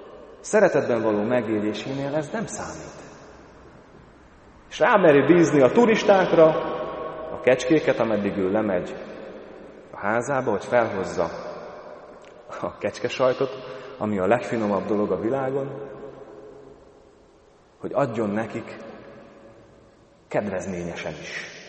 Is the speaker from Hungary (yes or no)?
no; Zakarpattia Oblast, Ukraine; én mivel kárpátaljai származású vagyok, ismerem kárpátaljai viszonyokat.